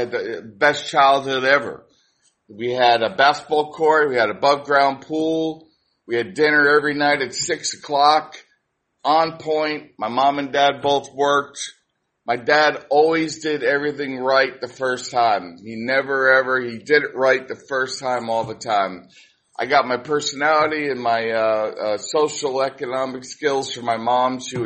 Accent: Yonkers, New York, United States; born there; So anyway, I was born in New York, Yonkers, New York.

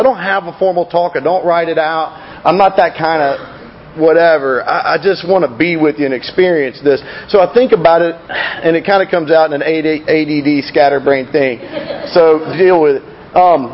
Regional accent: Atlanta, Georgia, United States; to be in my hometown in beautiful Atlanta, Georgia

